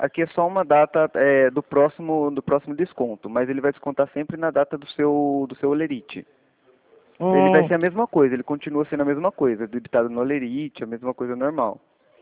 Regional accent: Rio Claro, São Paulo, Brazil; Ah, eu sou aqui de Rio Claro, São Paulo.

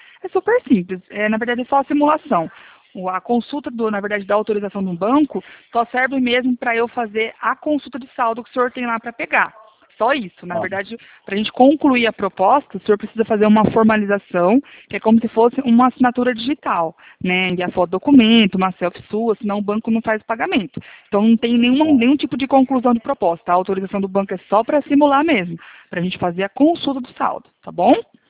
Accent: Presidente Prudente, São Paulo, Brazil; Eu sou daqui de Presidente Prudente.

